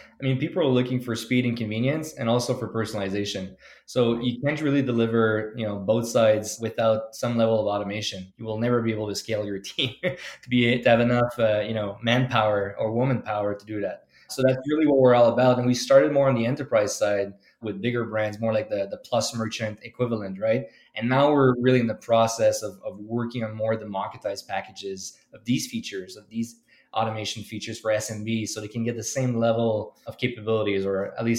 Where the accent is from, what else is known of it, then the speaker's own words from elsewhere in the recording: Canada; You heard in the intro … so that's a French name. So we're French Canadian.